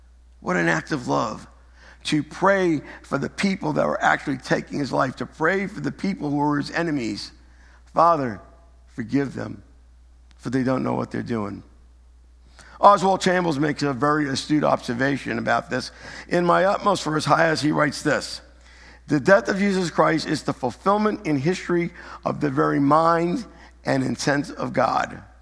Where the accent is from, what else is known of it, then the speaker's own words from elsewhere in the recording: Medford, Massachusetts, United States; And I know where I grew up in Medford, we had an old cemetery like that.